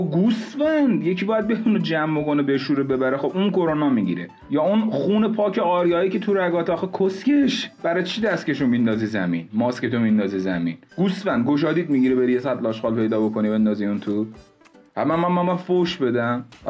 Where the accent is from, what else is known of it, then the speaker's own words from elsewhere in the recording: Iran; همه ما ایرانیم، همه ما ایرانیم.